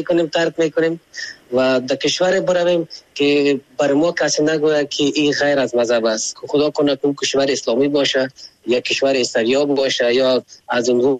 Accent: Afghanistan; ما خو افغان هستیم

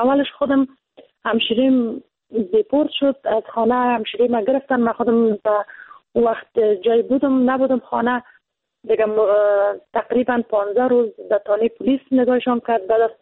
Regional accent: Afghanistan; چون ما افغان هستیم

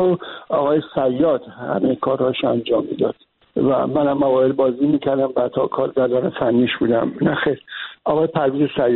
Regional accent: Iran; moved away as an adult; من و خانواده تصمیم گرفتیم برای چند ماه از ایران خارج بشیم و آمدیم، اما به هر حال در خارج از کشور موندگار شدیم.

